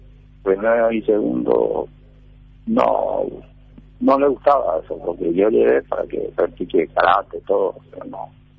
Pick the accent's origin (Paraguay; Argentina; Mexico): Paraguay; como paraguayo